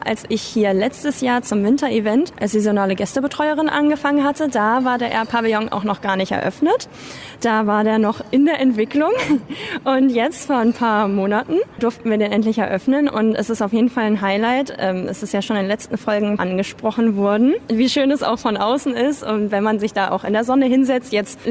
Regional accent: Lower Saxony, Germany; Nee, also ich komme tatsächlich nicht aus Wolfsburg. Es war für mich trotzdem naheliegend, weil ich komme schon aus der Region

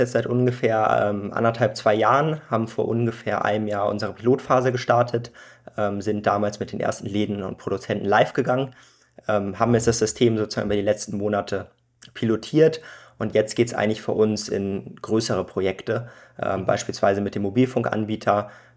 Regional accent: Hamburg, Germany; Genau, ich bin gebürtiger Hamburger, bin in Hamburg aufgewachsen und groß geworden. Mich hat es allerdings mal fürs Studium nach Aachen verschlagen. Aber Hamburg ist natürlich so meine Heimat.

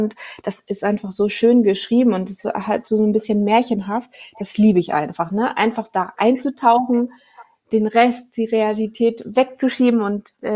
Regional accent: Hamburg, Germany; now in Munich, Germany

